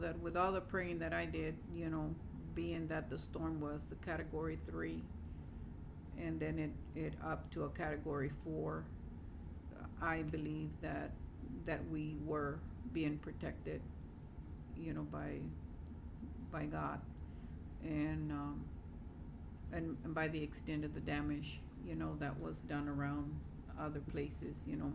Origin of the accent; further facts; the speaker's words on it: Gregory, Texas, United States; I am from Gregory, Texas.